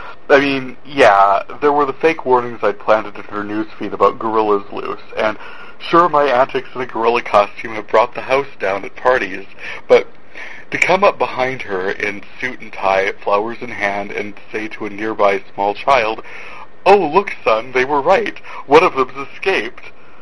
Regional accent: North Dakota, United States; I am from North Dakota.

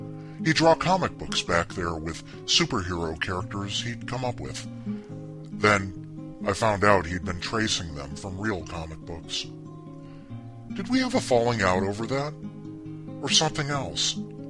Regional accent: Ohio, United States; Growing up in Ohio, my friend Paul had a cool A-frame playhouse in his backyard.

